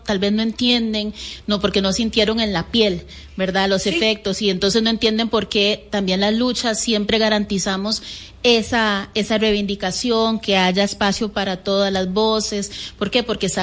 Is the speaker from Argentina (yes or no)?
no; Costa Rica; como persona negra, como mujer, como costarricense, ¿verdad? El entendido que somos costarricenses, claro. No somos extranjeros de nuestra propia tierra